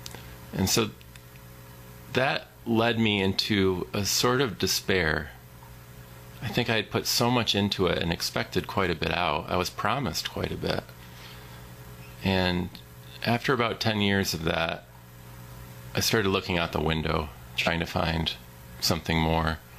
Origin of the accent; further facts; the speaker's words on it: New York, United States; I am visiting town from New York.